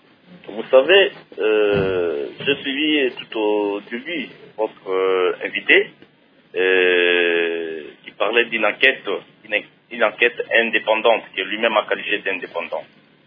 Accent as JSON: {"language": "French", "country": "DR Congo", "said": "ici chez nous au Congo"}